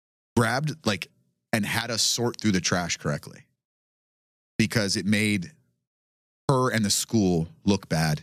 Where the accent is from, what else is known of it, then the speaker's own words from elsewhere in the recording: United States; I have to really dial back being an American